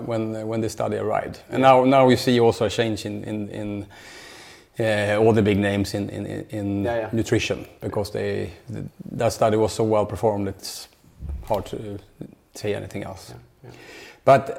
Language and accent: English; Sweden; English is a second language; we're from Sweden.